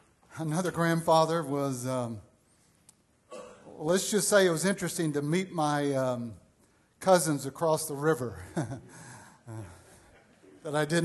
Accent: Louisiana, United States; no one in here should ever make fun of me growing up in Louisiana again.

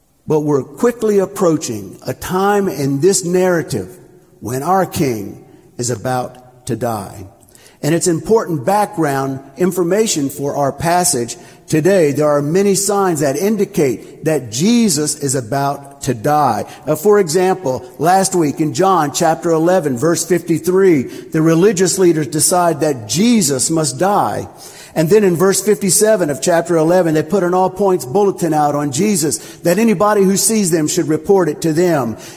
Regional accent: Arlington, Virginia, United States; So I grew up in Arlington, Virginia.

